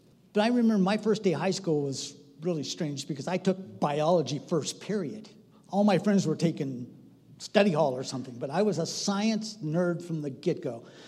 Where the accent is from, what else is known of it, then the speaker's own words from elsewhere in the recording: United States; born there; See, I thought because I was born in America, I had to go to church